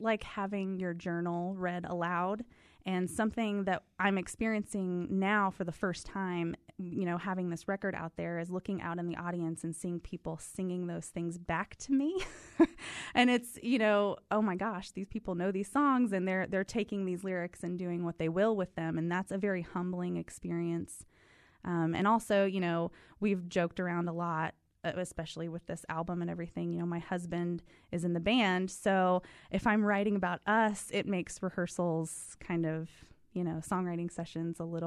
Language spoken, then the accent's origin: English; Kentucky, United States; I'm actually from Eastern Kentucky, the deep, dark hills of Eastern Kentucky.